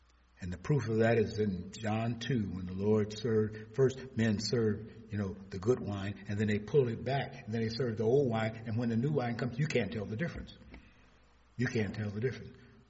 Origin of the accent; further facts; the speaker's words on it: Michigan, United States; Because all my friends that I grew up with in the Brewster Projects of Hastings Street, they're all gone.